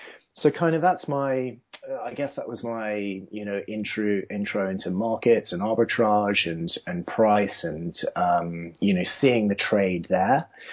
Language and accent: English; United Kingdom; moved away as an adult; now in United States; as a Brit coming out to the States and just kind of being marinated in your can-do culture, you know, my culture back in the UK is kind of a little bit blue-blooded.